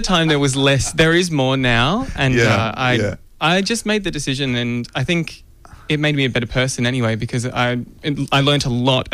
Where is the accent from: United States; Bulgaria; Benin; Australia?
Australia; Wollongong, New South Wales; No, I'm from Wollongong, south of Sydney.